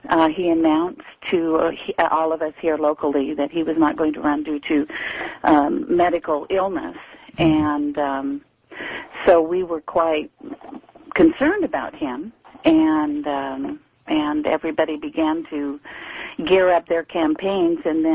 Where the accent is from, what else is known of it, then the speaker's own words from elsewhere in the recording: California, United States; I grew up in California. We actually had free education here.